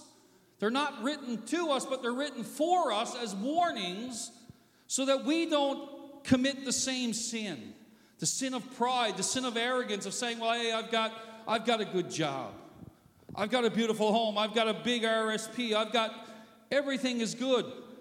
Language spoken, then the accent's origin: English; Newfoundland and Labrador, Canada; also born or lived in St. John's; I come from Newfoundland, and we spent a number of years living in the capital area of St. John's